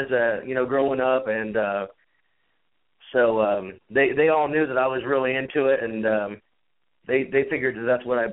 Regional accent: Kokomo, Indiana, United States; I went to a local show in my hometown of Kokomo, Indiana

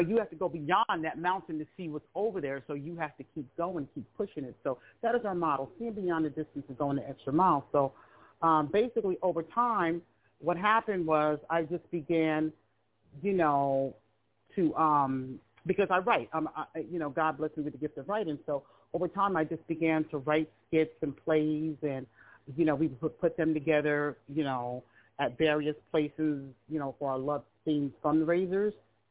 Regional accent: San Francisco, California, United States; also born or lived in East Orange, New Jersey / Western New Jersey; So I'm from East Orange, New Jersey. I was, you know, born in Western New Jersey, but I was raised in San Francisco, California.

